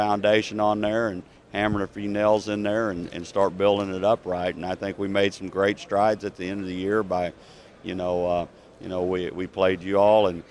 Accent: Kansas, United States; I grew up in Kansas

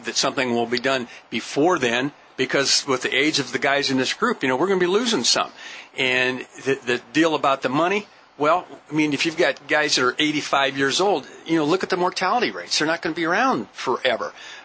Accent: Scottsbluff, Nebraska, United States; And growing up in Scottsbluff

